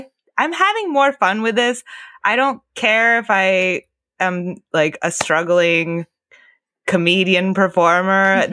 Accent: Japan; English is a second language; moved away; And I think I was like so young and I immigrated here from Japan. So, you know, like in my culture, we're trained to like not look people in the eyes.

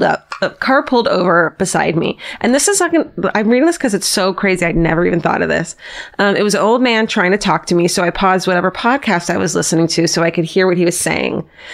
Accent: Honolulu, Hawaii, United States; I took the bus home, and I know it's not the best decision, but I grew up in Honolulu.

